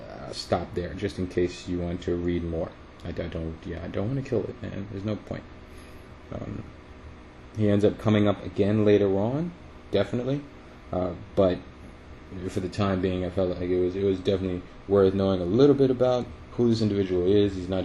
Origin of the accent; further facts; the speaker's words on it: United States; Yeah, see, I'm an American.